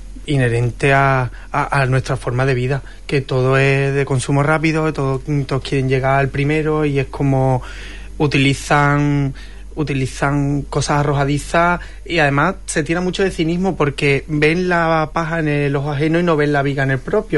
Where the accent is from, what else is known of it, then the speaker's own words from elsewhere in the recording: Huelva, Andalusia, Spain; Huelva, yo para mí es una de las ciudades, para mí es mi tierra prometida.